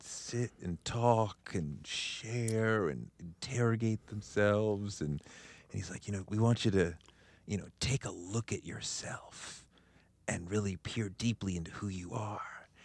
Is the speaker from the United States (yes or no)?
yes; Randolph, Massachusetts, United States; No, I grew up in Boston in a town called Randolph, suburb of Boston. Went to school in Milton, famous old high school called Milton Academy.